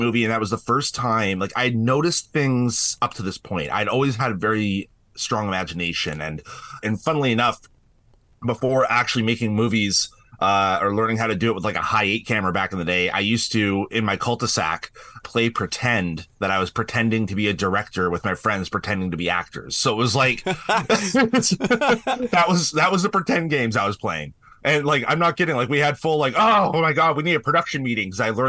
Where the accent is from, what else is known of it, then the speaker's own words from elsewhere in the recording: Mission, British Columbia, Canada; Yeah, I went to the same high school. a number of years apart. But so I grew up in Mission.